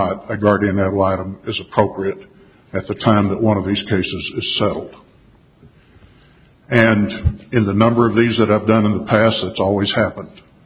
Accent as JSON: {"language": "English", "town": "Ada", "region": "Oklahoma", "country": "United States", "said": "I'm from Ada, Oklahoma."}